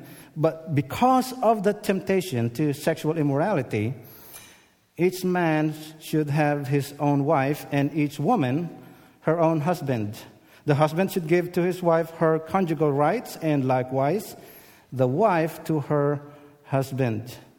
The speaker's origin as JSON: {"language": "English", "country": "Philippines", "said": "I'm Filipino, so I don't say it the American way."}